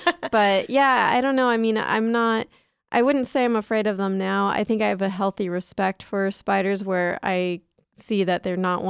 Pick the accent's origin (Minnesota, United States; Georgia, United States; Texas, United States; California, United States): California, United States; San Diego; where I grew up in San Diego, there were Black Widows everywhere.